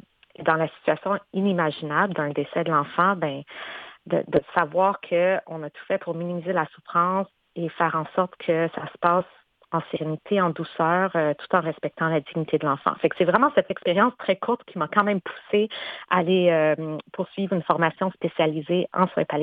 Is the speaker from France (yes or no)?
no; Montreal, Quebec, Canada; Donc, j'ai grandi à Montréal